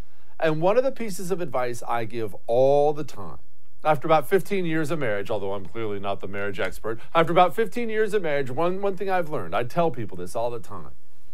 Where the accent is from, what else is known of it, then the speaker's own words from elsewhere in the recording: Montana, United States; I grew up in Montana. There were only like 800,000 people. It's the fourth biggest state in the country.